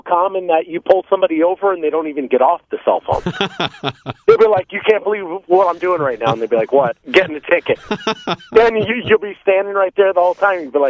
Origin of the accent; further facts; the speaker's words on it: East Coast, United States; I'm from the East Coast.